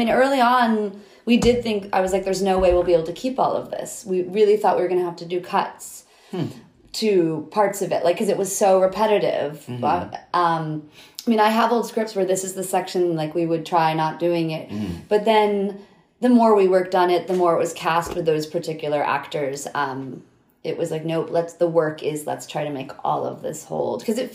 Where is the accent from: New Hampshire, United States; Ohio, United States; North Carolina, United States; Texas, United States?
New Hampshire, United States; New Hampshire.